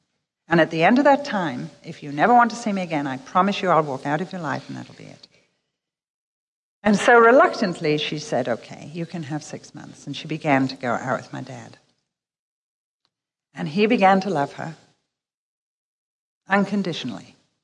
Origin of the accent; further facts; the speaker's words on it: England, United Kingdom; We'd never done it before, even though we're English.